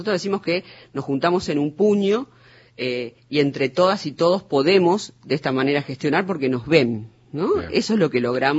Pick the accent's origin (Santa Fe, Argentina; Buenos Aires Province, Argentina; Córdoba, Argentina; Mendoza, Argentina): Santa Fe, Argentina; Yo soy de Santa Fe, de un barrio que se llama Chalet, que sufrió las inundaciones en el 2003 tremendamente